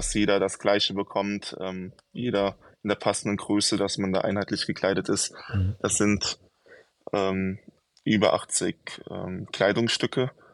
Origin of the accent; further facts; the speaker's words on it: Mainz, Rhineland-Palatinate, Germany; Genau, ich bin aus der Mainzer Ecke. Da genau bin ich zu Hause